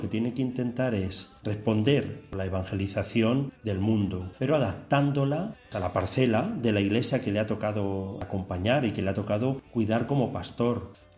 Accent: Tomelloso, Castilla-La Mancha, Spain; born there; nací en Tomelloso el 6 de julio de 1980.

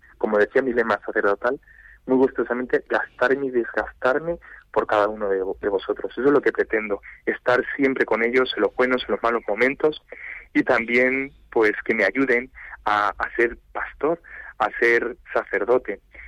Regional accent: Viana de la Jara, Spain; un acontecimiento único y grandioso para todo mi pueblo de Viana de la Jara

